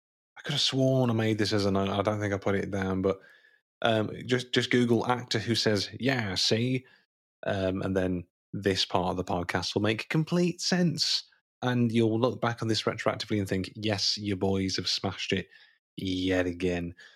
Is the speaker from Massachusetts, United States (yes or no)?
yes; Boston, Massachusetts, United States; I'm from Boston.